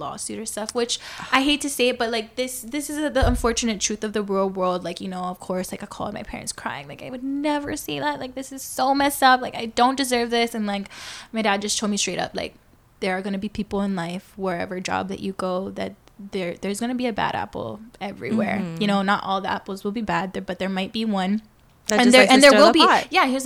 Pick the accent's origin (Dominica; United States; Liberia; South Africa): United States; Hawaii; when you're born and raised in Hawaii, you really know the diversity of the culture, and that we are very much blended down here